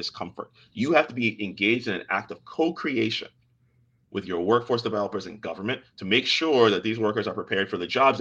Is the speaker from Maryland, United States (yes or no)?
yes; Maryland, United States; I think about, during in my home state of Maryland, during the deepest parts of the pandemic